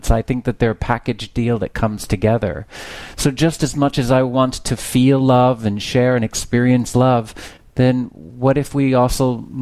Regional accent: Texas, United States; You know, I'm originally from Texas, and my spiritual upbringing was my daddy was a Baptist preacher, and my mama was a Christian school teacher.

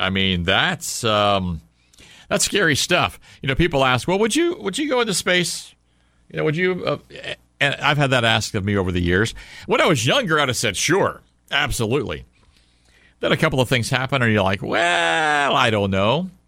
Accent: St. Louis, Missouri, United States; also born or lived in Houston; I was born in Houston, though I was raised in St. Louis.

